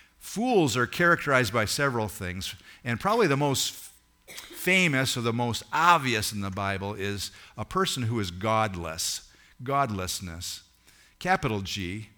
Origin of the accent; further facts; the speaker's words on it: Homer, New York, United States; cultures that were far different than I grew up in Homer, New York with.